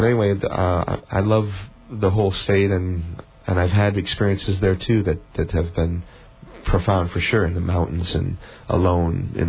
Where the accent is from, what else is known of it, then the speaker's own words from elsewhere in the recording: Chicago, Illinois, United States; also born or lived in Colorado; Yeah, I lived in Colorado for 15 years after growing up in the Chicago area, and my time in Colorado was certainly a transformative time for me, sure.